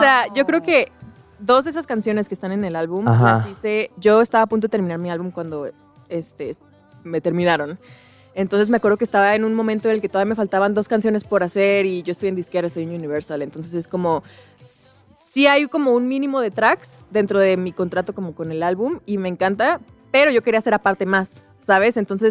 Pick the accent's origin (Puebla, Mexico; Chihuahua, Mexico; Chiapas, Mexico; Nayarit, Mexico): Chihuahua, Mexico; Ciudad Juárez; yo soy de Ciudad Juárez.